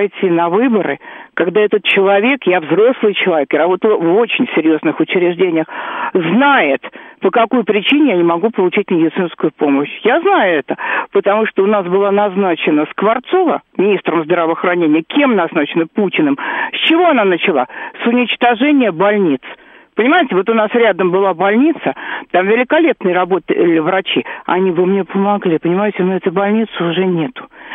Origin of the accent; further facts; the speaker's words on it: Moscow, Russia; Я коренная, сверхкоренная москвичка. Mm-hmm. Я живу в Москве.